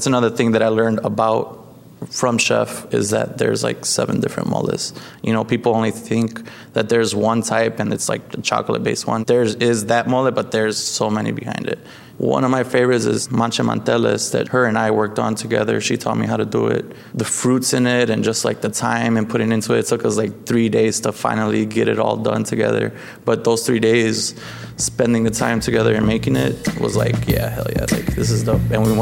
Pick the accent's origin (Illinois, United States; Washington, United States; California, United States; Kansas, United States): Illinois, United States; Chicago; I'm not Mexican, but I'm Guatemalan and definitely learning a lot about Mexico. I'm born and raised in Chicago